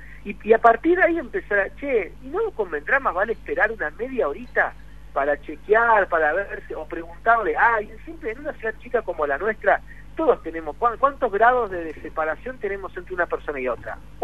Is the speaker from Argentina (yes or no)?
yes; Argentina; Me parece fundamental que nosotros como argentinos empezamos a pensar en cómo estamos nosotros